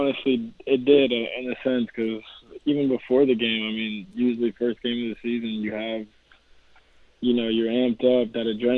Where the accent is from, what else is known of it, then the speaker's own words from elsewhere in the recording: Florida, United States; which was Miami, just because I'm from Florida